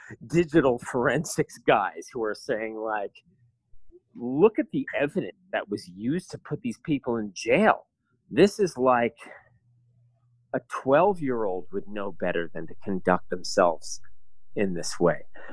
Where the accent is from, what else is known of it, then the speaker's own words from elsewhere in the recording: New York, United States; now in Berlin, Germany; So, as an American, as a New Yorker, even, and as a Western European perspective